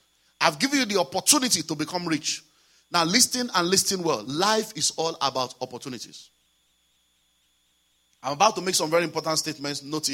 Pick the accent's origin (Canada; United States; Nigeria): Nigeria; now in United Kingdom; So I get that, say, oh, I'm a pastor from Nigeria, these are my books.